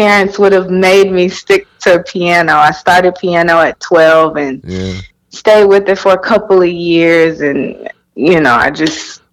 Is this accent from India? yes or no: no; Houston, Texas, United States; I went off to college and moved back to Houston. I'm from Houston, Texas.